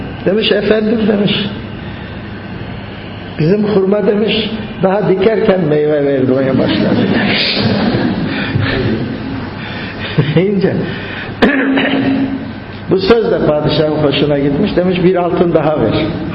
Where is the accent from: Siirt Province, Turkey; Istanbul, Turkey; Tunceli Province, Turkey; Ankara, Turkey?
Istanbul, Turkey; Üsküdar; Üsküdar'da ben, çocukluğum Üsküdar'da geçti. Yani çocukluğum demiş de lise yılları yani gençliğim.